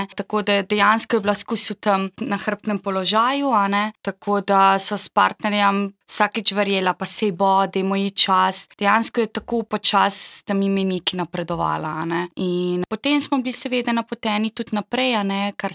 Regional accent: Begunje pri Cerknici, Inner Carniola–Karst, Slovenia; now in Novo Mesto, Slovenia; Jaz sem drugače iz Begunj pri Cerknici, tako da trenutno sem že 6 let v Novem mestu

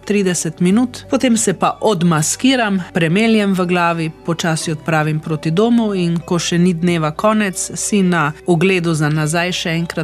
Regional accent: Styria, Slovenia; accent: Styrian dialect; ko so mi povedali, da je moje štajersko narečje premočno

